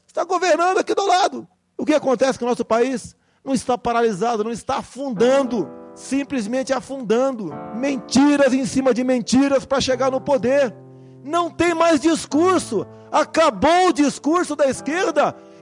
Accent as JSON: {"language": "Portuguese", "town": "Eldorado", "region": "São Paulo", "country": "Brazil", "said": "E eu sou de Eldorado Paulista?"}